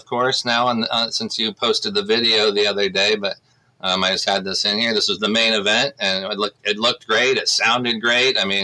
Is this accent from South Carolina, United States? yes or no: yes; South Carolina, United States; I'm from South Carolina.